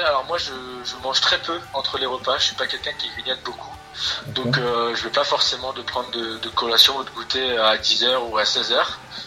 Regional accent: Ligné, Pays de la Loire, France; j'ai 25 ans, je suis originaire de Ligné, en Loire-Atlantique, à Nantes.

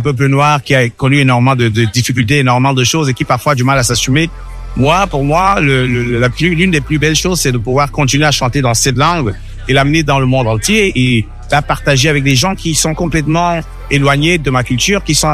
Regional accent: Cameroon; moved away as an adult; now in United States; c'est pour ça que je suis parti du Cameroun. Je suis allé m'installer en France.

